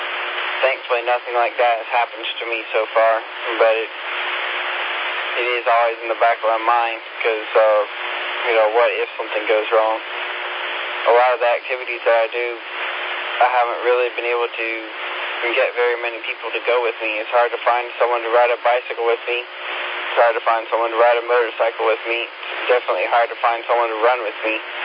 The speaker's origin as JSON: {"language": "English", "town": "Simpsonville", "region": "South Carolina", "country": "United States", "tie": "born or raised there", "said": "Around town in the Greenville area, and also where I grew up in Simpsonville"}